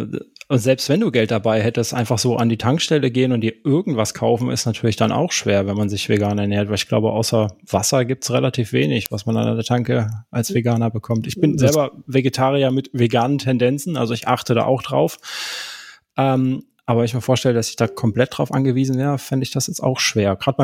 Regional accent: Karlsruhe, Baden-Württemberg, Germany; Meine Heimat, da komme ich her, gebürtig.

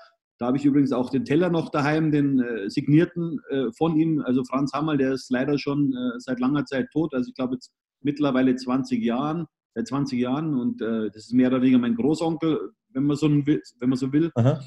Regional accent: Munich, Bavaria, Germany; ich bin in München aufgewachsen. Und 82 dann eben in Chiemgau gezogen mit meinem Vater, weil mein Vater ist damals zu einer Chemiefirma gewechselt. Mhm. Ja, und dann eben 99 bin ich wieder zurück nach München.

